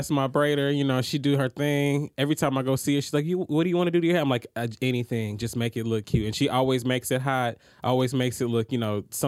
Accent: Atlanta, Georgia, United States; I'm from Atlanta. You know how there's like that old Atlanta like set, like the … all that.

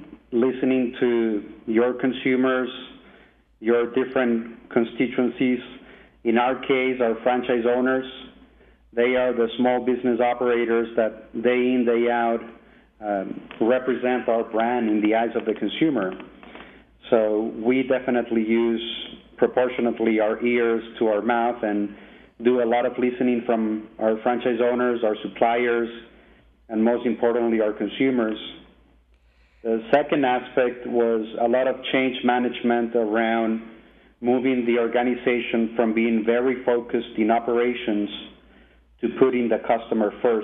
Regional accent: Venezuela; English is a second language; I'm originally from Venezuela, so I have to say the immigrant mentality keeps me going and pushing really hard and driving forward.

